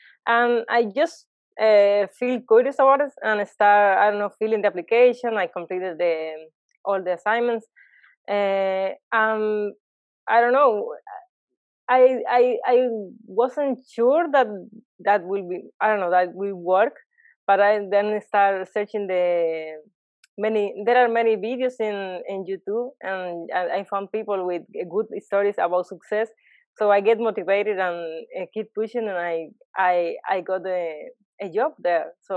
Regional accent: Cuba; English is a second language; now in Montevideo, Uruguay; I'm from Cuba, and I graduated there and started working in the field. And since then, right now I'm working in Montevideo, Uruguay, as a software engineer too.

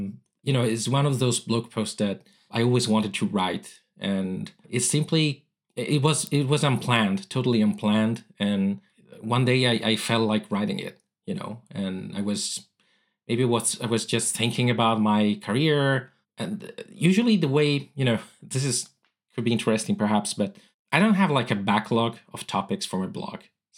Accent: Spain; first language Italian; English is a second language; also born or lived in Italy; because I'm Italian. I was born in Italy almost 41 years ago now. Even though I've been living in Spain since I was a kid, Italian is my mother tongue.

